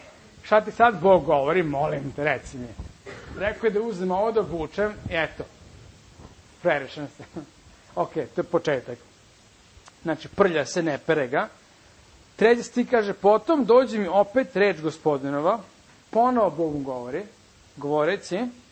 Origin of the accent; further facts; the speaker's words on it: Serbia; Kod nas u Srbiji, znaš, ima šta je bitno, znaš, kad se oblačiš.